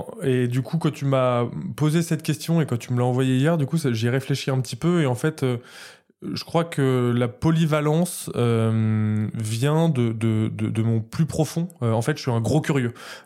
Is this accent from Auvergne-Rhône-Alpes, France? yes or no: yes; Auvergne-Rhône-Alpes, France; now in Paris, France; j'ai 29 ans, je suis originaire d'Auvergne et très attaché à mon Auvergne natale. Voilà, fier de l'être, comme beaucoup d'Auvergnats, j'ai l'impression. Mais adopté par Paris, notamment, ça fait une petite dizaine d'années que je suis là.